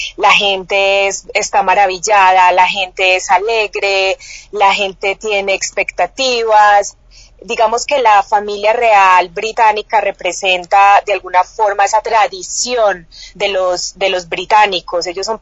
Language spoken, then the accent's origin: Spanish; Colombia; Yo soy colombiana